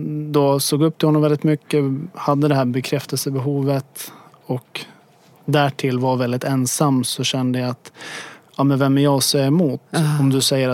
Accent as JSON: {"language": "Swedish", "town": "Orresta", "region": "Västmanland County", "country": "Sweden", "tie": "born or raised there", "said": "Om man spelar golf så brukar man veta var Orresta ligger. Där är jag uppvuxen."}